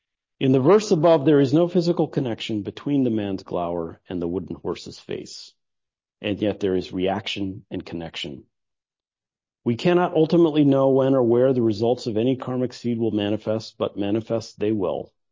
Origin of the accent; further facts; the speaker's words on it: Iowa, United States; now in Minnesota, United States; So like I grew up in Iowa, and it was like, oh, racism, that was the thing they did in the South.